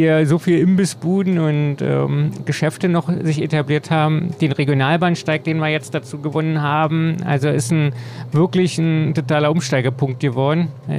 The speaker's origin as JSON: {"language": "German", "region": "Berlin", "country": "Germany", "tie": "born or raised there", "said": "Ich bin hier groß geworden in dem Kiez hier an der Frankfurter Allee."}